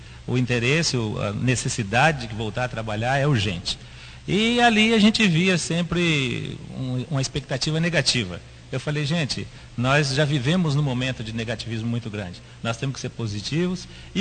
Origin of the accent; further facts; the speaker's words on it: Bandeirantes, Brazil; nós moramos aqui, nós nascemos em Bandeirantes, ninguém quer ver ninguém de Bandeirantes morto.